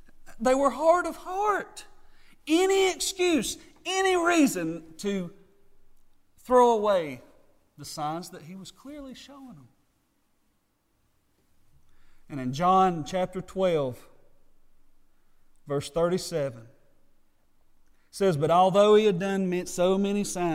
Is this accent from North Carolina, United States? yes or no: yes; North Carolina, United States; that is a challenge for me sometimes when growing up in Yakin County and ministering here.